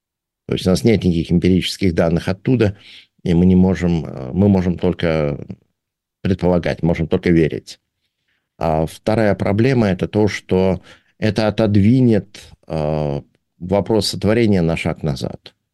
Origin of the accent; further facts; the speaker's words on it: Russia; born there; first language Russian; я родился в России, это мой родной язык